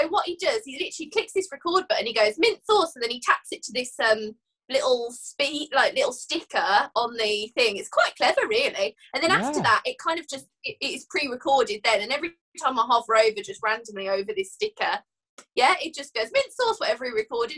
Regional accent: Sutton Coldfield, West Midlands, United Kingdom; now in Milton Keynes, United Kingdom; I'm from Birmingham. I'm from the Midlands. Wow. But North Birmingham, somewhere called Sutton Coldfield. That's where I grew up. But now I live in Milton Keynes

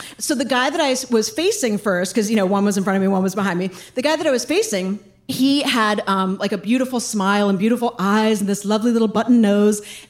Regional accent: New York City, New York, United States; I grew up in New York City. I went to an all-girls private school from kindergarten through 12th grade.

